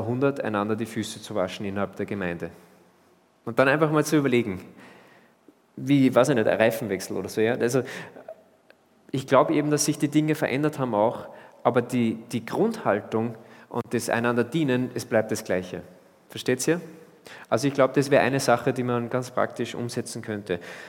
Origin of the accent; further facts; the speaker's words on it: Austria; weil wir haben eine Tendenz, gerade als Österreicher